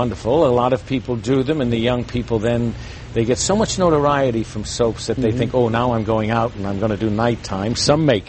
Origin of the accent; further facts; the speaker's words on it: Brooklyn, New York, United States; moved away as an adult; Born and raised in Brooklyn, New York, near Ebbets Field. My wife says I moved out here when the Dodgers came, but that's not true.